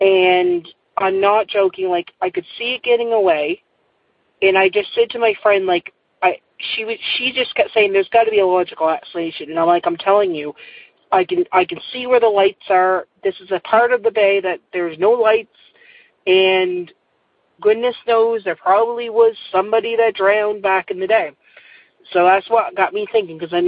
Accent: Nova Scotia, Canada; I'm from Nova Scotia, Canada

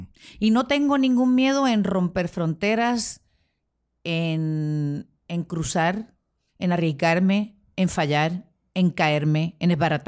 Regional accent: Spain; born there; Nací en España y mi familia está allí.

